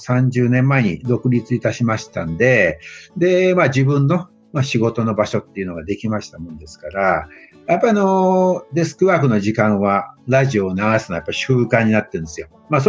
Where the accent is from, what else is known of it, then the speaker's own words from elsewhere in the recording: Kansai, Japan; 私は関西の出身なんですけどね、